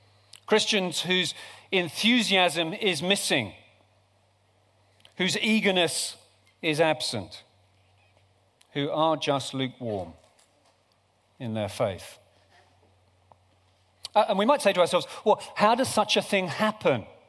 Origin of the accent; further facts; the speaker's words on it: United Kingdom; And we now attend a restrained church, located in a restrained country. In short, we're British.